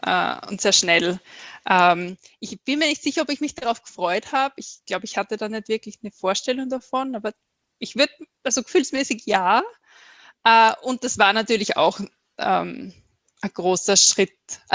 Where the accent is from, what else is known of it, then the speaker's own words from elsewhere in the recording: southern Austria, Austria; Ich bin in Österreich, im Süden von Österreich aufgewachsen. Ich würde mal sagen Land. Es war eine kleine Stadt. Sehr ruhig. Mit viel Natur rundherum, mit Wäldern rundherum.